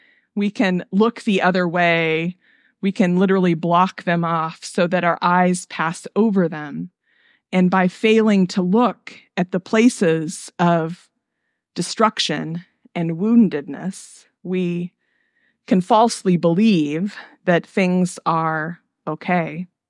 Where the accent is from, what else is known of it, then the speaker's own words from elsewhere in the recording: Nebraska, United States; When I was growing up in Nebraska, pretty much everyone in our community was connected to a church.